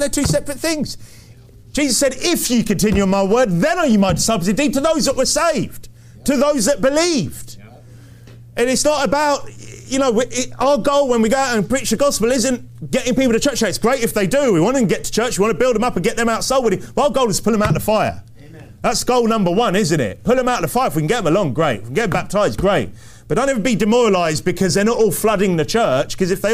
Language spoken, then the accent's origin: English; England, United Kingdom; accent: English; I think it was my English accent that was part of the problem.